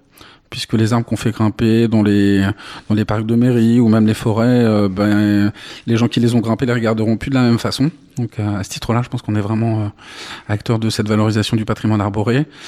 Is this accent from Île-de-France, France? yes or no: yes; Île-de-France, France; moi je viens d'Île-de-France